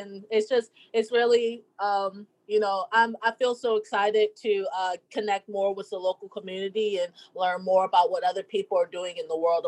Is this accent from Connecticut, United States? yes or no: no; Baltimore, Maryland, United States; different things going on in my hometown of Baltimore and things like that around